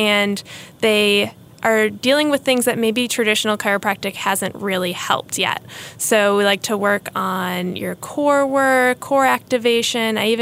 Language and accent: English; Buffalo, New York, United States; now in North Carolina, United States; I grew up in Buffalo, New York, so it's a little bit cold and icy and wet up there.